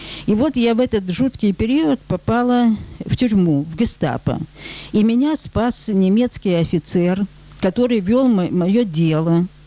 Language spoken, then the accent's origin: Russian; Kyiv, Ukraine; born there; Я родилась в Киеве в 23-м году. Мой отец – сын священника.